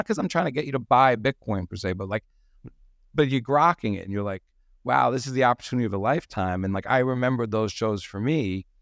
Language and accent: English; New York, United States; accent: New York; I'm a family man. I'm originally from New York. I got a New York accent.